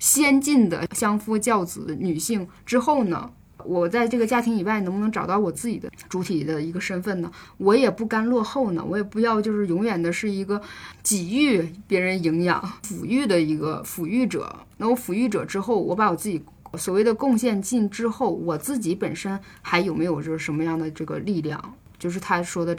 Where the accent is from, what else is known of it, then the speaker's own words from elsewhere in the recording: Northeast China, China; 我是东北的